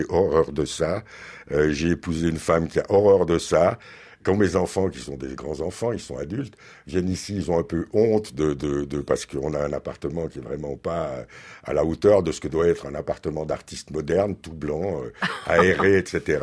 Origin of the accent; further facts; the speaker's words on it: Switzerland; Si vous allez dans la campagne, chez nous en Suisse